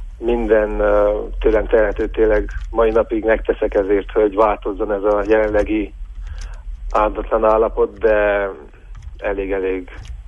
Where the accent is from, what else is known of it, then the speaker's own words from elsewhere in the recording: Romania; magyarként itt Romániában még mindig a mai napokban is, 2018-ban is ez rettentő nagy hátrány